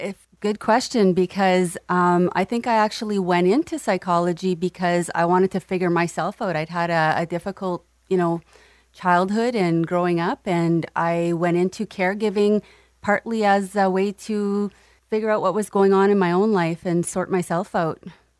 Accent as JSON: {"language": "English", "town": "Sturgeon Falls", "region": "Ontario", "country": "Canada", "tie": "born or raised there", "also_born_or_lived": "Ottawa, Canada / Sudbury, Canada", "said": "Yeah, I was born here and stayed in Sturgeon, grew up here, went away for some schooling in Ottawa and Sudbury, and then I came right back and raised my family."}